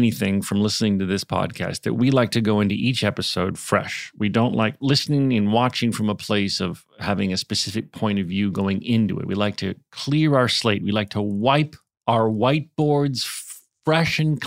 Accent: United States; Well, I'm an American, Daniel, so I feel like I should say nadir.

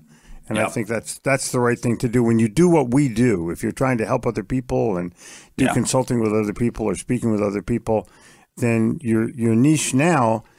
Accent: Philadelphia, Pennsylvania, United States; I have a T-shirt that says, "I'm from Philly. No one likes us. We don't care."

